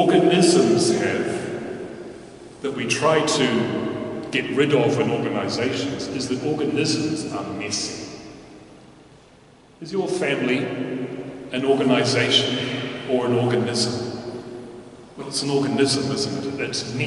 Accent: Timaru, Canterbury, New Zealand; most of the time when I was growing up in Timaru, this wasn't my parish church.

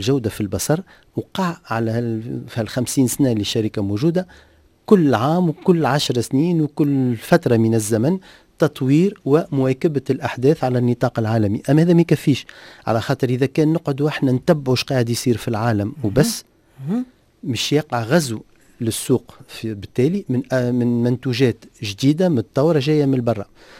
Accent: Tunisia; خاطر تو المشكل المعضلة الكبيرة اللي عندنا في تونس هي البوفوار داشا، القدرة الشرائية.

